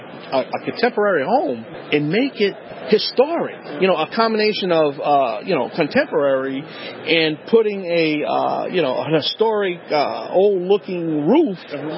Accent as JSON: {"language": "English", "town": "New Orleans", "region": "Louisiana", "country": "United States", "tie": "born or raised there", "said": "in my hometown, New Orleans, Louisiana."}